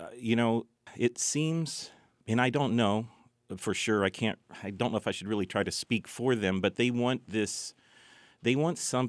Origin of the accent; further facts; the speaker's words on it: Springfield, Illinois, United States; I'm from Springfield, Illinois.